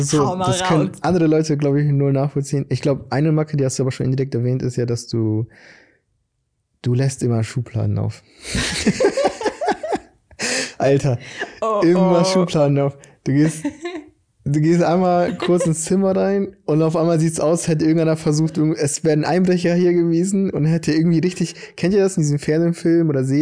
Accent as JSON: {"language": "German", "country": "Brazil", "said": "weil ich bin ein Brasilianer, aber ich bin da voll deutsch, glaube ich."}